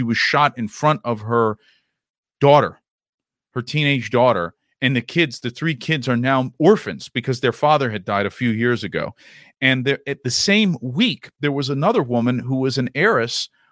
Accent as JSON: {"language": "English", "country": "United States", "said": "how does it help me as an American white nationalist to support so-called nationalism in Ukraine"}